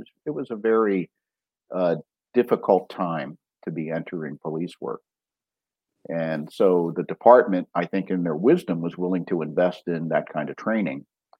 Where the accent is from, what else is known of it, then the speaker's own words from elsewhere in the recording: Baltimore, Maryland, United States; And then I left for Baltimore, my hometown, because it was the largest city in the U.S. at that time without a religious science community.